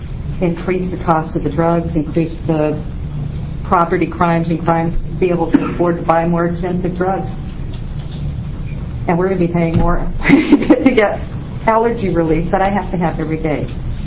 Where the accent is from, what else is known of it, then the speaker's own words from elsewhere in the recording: Salem, Oregon, United States; I'm from Salem. And I am not representing anybody other than myself, my family.